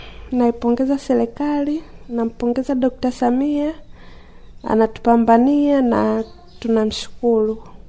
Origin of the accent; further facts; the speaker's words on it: Magomeni, Dar es Salaam, Tanzania; natokea Magomeni.